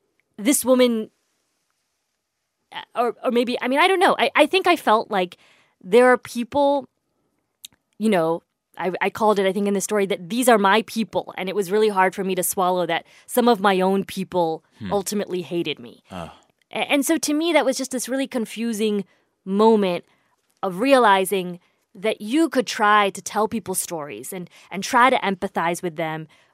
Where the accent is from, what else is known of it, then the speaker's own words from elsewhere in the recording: Indiana, United States; part of growing up in Indiana, though, gave you this armor, this ability to sort of figure out how you navigate these spaces, these very white worlds.